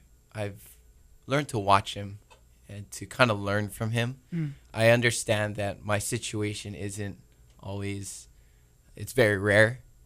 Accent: Aiea, Hawaii, United States; I grew up here in the island of Oahu, born and raised in right here in Aiea, and just love it. Love living here. Love life here. And yep, I just grew up here.

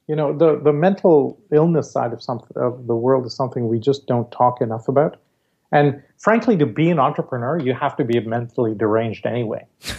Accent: India; And so growing up in India, I mean, every time we went to school, the school bus took us through the Dharavi slums

